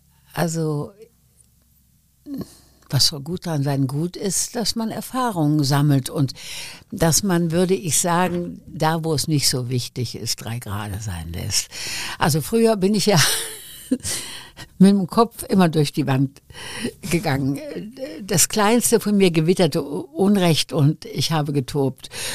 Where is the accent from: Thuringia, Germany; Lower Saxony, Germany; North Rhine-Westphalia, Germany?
North Rhine-Westphalia, Germany; Wuppertal; Wir sind ja erst, ich weiß nicht, seit 80 Jahren oder was, Wuppertaler, wir sind ja eigentlich Elberfelder, Barmer und so weiter. Und ich werde nie vergessen, wir waren evakuiert in Franken nach dem Krieg. Ich bin ja Ende 42 geboren